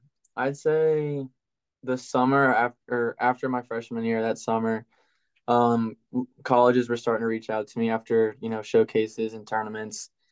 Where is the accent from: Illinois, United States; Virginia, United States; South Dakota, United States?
Virginia, United States; Cause like I'm from Virginia and that's like, you know, one of the bigger schools in Virginia.